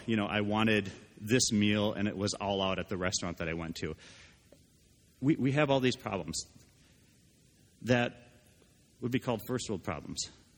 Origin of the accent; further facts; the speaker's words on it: Minnesota, United States; today there is a big football game for my family, because I grew up in Minnesota.